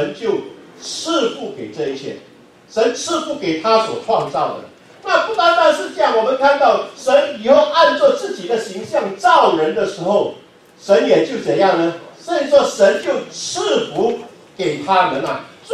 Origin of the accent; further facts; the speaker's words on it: China; 我们中国人的这个春节啊，过年啊，已经告一段落了